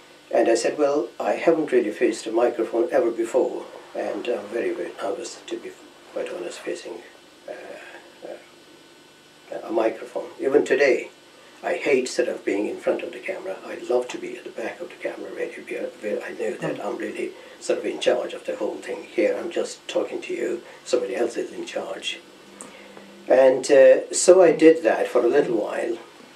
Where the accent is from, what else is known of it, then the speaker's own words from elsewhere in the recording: Nairobi, Kenya; moved away; also born or lived in Punjab, India; I was born in Punjab a long, long time ago, I think. But I was about 2 when we came to East Africa, Nairobi to be precise.